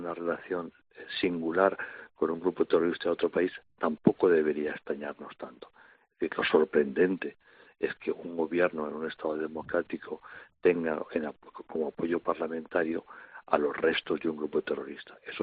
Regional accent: Spain; Y para nosotros como españoles es posiblemente la humillación más grave

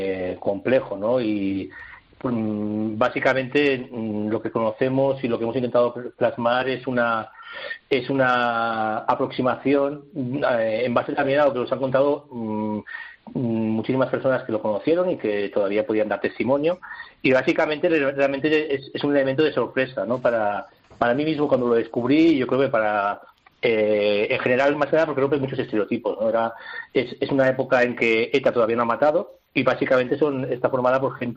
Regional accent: Barcelona, Catalonia, Spain; Yo crecí en los 80, pues estaba, yo crecí en Barcelona

